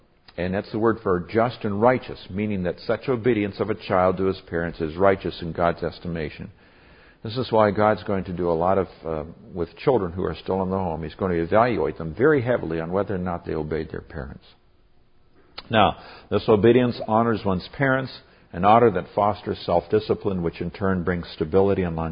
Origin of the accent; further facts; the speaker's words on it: Nigeria; I came from Nigeria. My parents grew up. They were missionaries there.